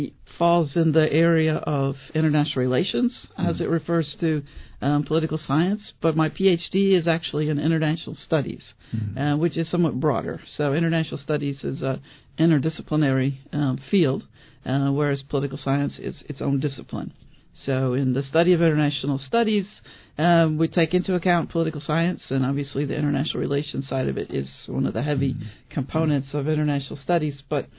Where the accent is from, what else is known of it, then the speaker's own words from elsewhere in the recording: Ohio, United States; I was raised in Ohio, and I was deeply influenced by the kinds of social justice and peace commitments of the church.